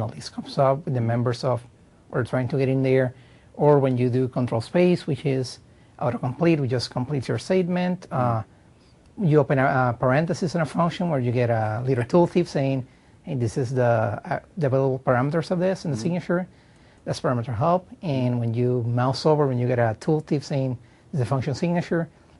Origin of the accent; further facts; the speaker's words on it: Puerto Rico; I'm Puerto Rico.